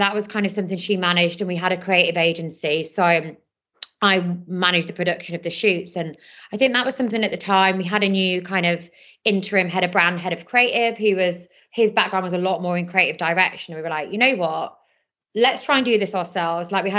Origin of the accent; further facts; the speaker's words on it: North West England, United Kingdom; I think growing up near Manchester, I was like, I'm never gonna live in Manchester